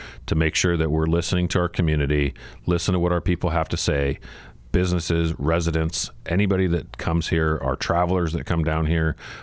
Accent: Frankfurt, Hesse, Germany; also born or lived in Ramstein; So as a kid, we grew up in Rhein-Main, which is right there in Frankfurt, the main airport going into Germany.

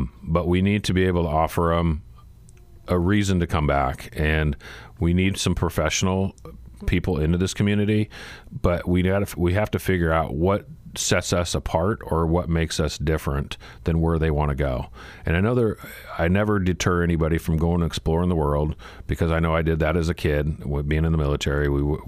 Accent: Frankfurt, Hesse, Germany; also born or lived in Ramstein; So as a kid, we grew up in Rhein-Main, which is right there in Frankfurt, the main airport going into Germany.

